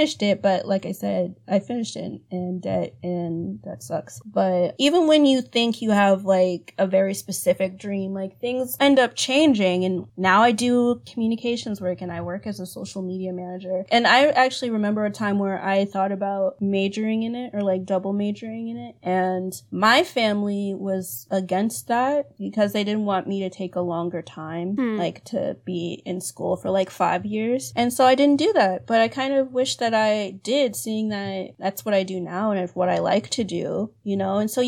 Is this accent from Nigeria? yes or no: yes; Nigeria; I'm already from Nigeria. I've been in Nigeria and stuff before